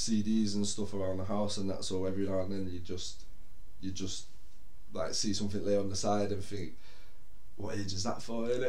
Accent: Manchester, North West England, United Kingdom; Born and raised in Manny, North Manchester. I went primary school in Harperley, high school in Blakely. Grew up in Cheetah Mill and Crumsoe's, born in North Manchester General Hospital.

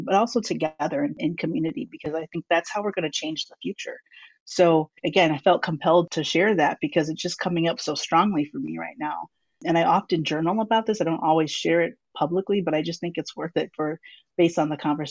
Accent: Midwest, United States; I grew up in the Midwest and I'm like, I started to realize, yes, my race and my ethnicity and my cultural upbringing does influence me

